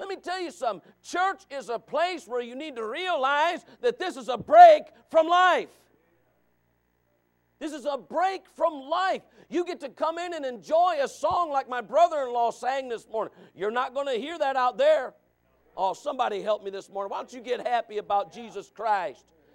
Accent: United States; I don't want to be European. I'm American.

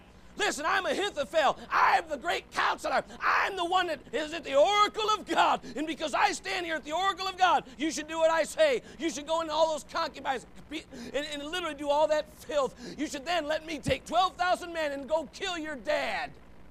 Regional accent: United States; I'm an American. I would just rather go ahead and have the greatest country in the whole wide world

